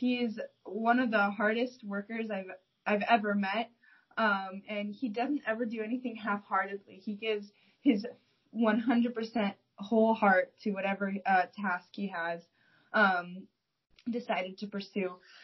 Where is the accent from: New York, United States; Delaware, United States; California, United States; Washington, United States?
Washington, United States; Yakima; now in Seattle, United States; I grew up in Yakima, Washington. I was on the east side of the state. And I moved to Seattle my freshman year of high school.